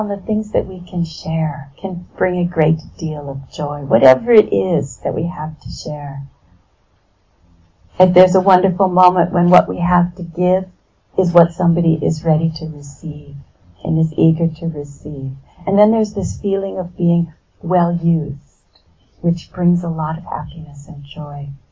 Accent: California, United States; I come from California. It's a very long flight.

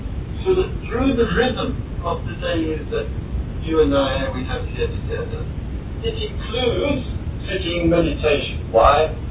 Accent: England, United Kingdom; because I'm English, I think we must be the laziest group of in terms of learning foreign language.

